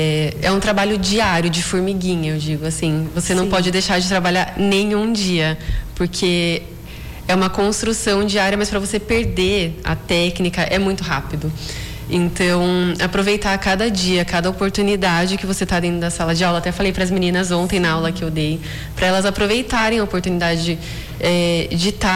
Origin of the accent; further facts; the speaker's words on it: São Roque, São Paulo, Brazil; Eu sou do interior de São Paulo, de São Roque.